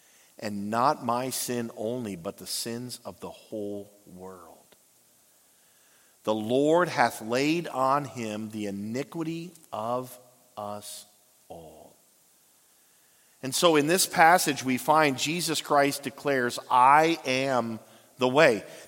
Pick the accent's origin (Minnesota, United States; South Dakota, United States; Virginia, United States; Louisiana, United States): Virginia, United States; He's like, so where are you from? Like, I'm from Northern Virginia. Really? Virginia?